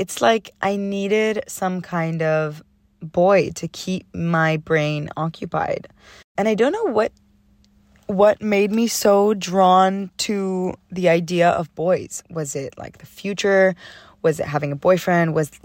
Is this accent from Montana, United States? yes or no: no; California, United States; I am 22 years old, just living life. I grew up in the Bay. I'm a Cali girl.